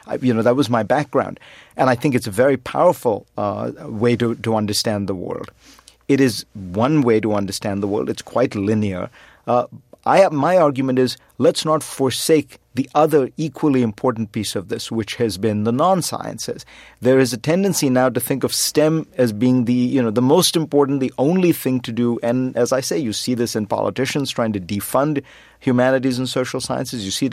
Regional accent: India; now in United States; the education I got growing up in India

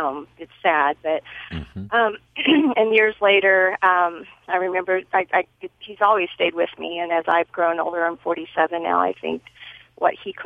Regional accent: Kansas, United States; And I went over and I said, oh, I'm from Kansas.

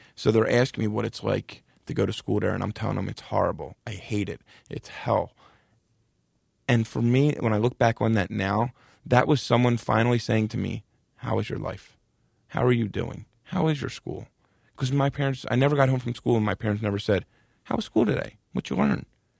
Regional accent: Philadelphia, Pennsylvania, United States; Growing up in South Philly, where we just had like this Irish pride thing

